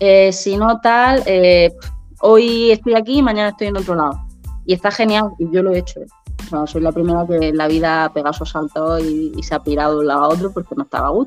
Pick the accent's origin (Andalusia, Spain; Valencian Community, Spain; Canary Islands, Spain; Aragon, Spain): Andalusia, Spain; Almería; now in Madrid, Spain; Yo soy de Almería. Entonces, yo vivo aquí en Madrid, yo llevo 11 años